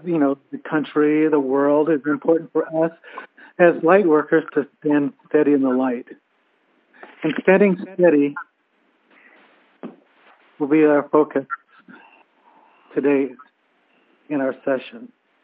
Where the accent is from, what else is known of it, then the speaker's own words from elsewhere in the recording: San Diego, California, United States; I'm from San Diego.